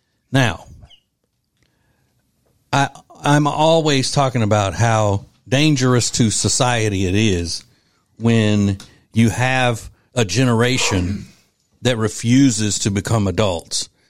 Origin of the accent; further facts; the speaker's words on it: Louisiana, United States; there's a story out of my home state of Louisiana.